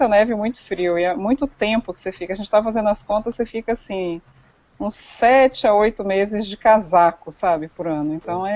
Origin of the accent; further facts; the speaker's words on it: Brasília, Federal District, Brazil; Sou de Brasília